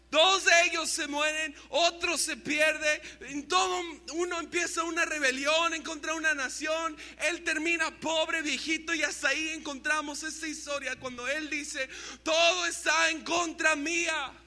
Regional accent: Nayarit, Mexico; Tengo acento y no sé por qué. Pero sí soy mexicano. Y sí soy nayarita.

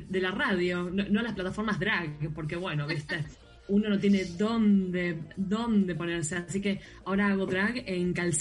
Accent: Buenos Aires, Argentina; como soy porteña de Buenos Aires, estoy acostumbrada al frío húmedo

